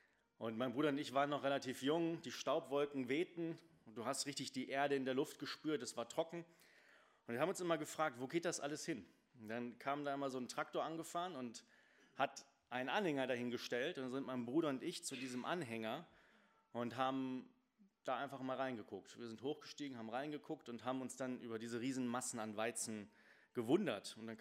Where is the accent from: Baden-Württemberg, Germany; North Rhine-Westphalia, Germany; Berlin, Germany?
North Rhine-Westphalia, Germany; Porta Westfalica; Ich bin auf dem Dorf groß geworden und immer wenn ich zu meiner Großmutter fuhr, von Porta Westfalica nach Bad Oeynhausen